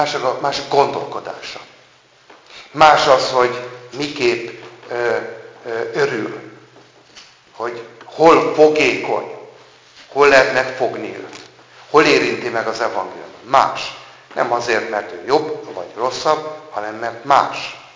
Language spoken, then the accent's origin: Hungarian; Hungary; Tehát én is magyar vagyok, akik ez meg, az is magyar, nem?